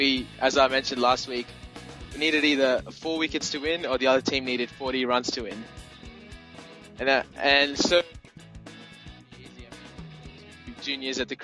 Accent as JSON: {"language": "English", "country": "Australia", "said": "from Australia."}